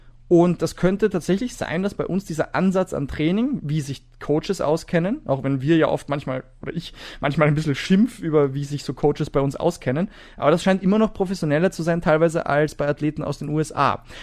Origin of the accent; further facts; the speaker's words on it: Austria; wenn ich als Österreicher zu einem amerikanischen Rennen fahre